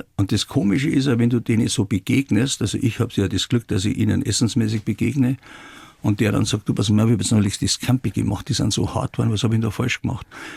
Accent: Traunstein, Bavaria, Germany; born there; die konnte man in Traunstein ja nur im Priesterseminar machen

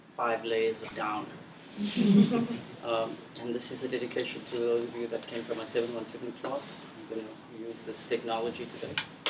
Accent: South Africa; born there; I was born in South Africa at the time.

